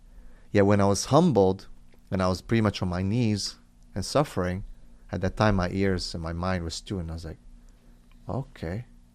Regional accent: Romania; English is a second language; because that's how we were raised in Romania.

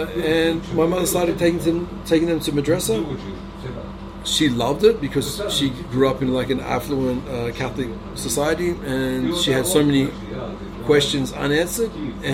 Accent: Canberra, Australian Capital Territory, Australia; born there; I was born in Canberra.

